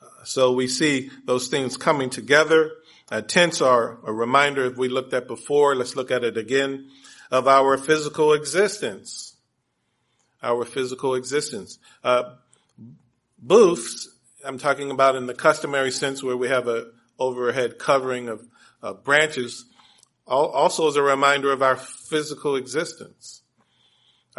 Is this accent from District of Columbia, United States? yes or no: yes; Washington, District of Columbia, United States; born there; Long story short, I was born in Washington, D.C. Not a lot of tent building in Washington, D.C.